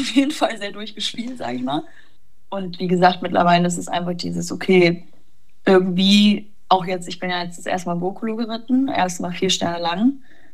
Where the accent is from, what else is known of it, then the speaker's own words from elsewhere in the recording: Warendorf, North Rhine-Westphalia, Germany; Ich meine, ich komme aus Warndorf